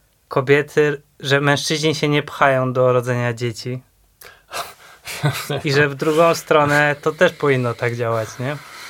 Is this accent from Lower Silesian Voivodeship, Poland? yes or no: no; Bydgoszcz, Kuyavian-Pomeranian Voivodeship, Poland; Ja mam bardzo podobnie, jestem z Bydgoszczy i no jest trochę inaczej